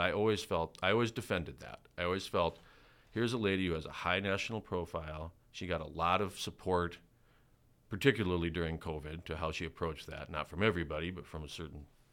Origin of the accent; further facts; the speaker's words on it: Armour, South Dakota, United States; I grew up in Armour. I was born in Douglas County Memorial Hospital, which at one time was the smallest hospital in the state.